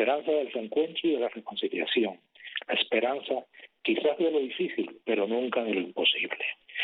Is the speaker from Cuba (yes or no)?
yes; Cuba; Oramos como cubanos, como cristianos